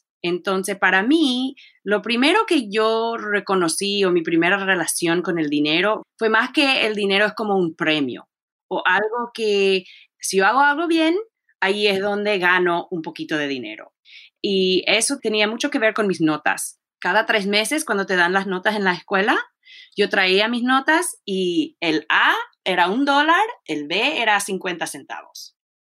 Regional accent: College Park, Maryland, United States; Y yo crecí en College Park, Maryland, que está en una zona cerquita a Washington, D.C.

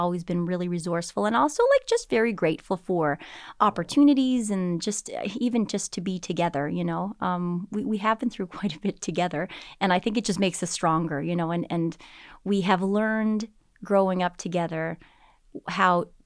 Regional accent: New Waterford, Nova Scotia, Canada; we grew up in New Waterford, just on the east coast of Cape Breton.

